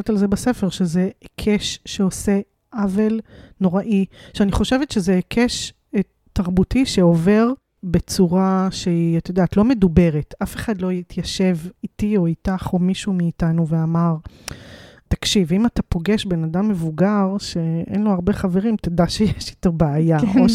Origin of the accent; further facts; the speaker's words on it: Rehovot, Central District, Israel; לפני 12 שנה, כשהייתי בת 38, היום אני בת 50, חזרתי לעיר הולדתי, רחובות, אחרי הרבה מאוד שנים שלא גרתי בה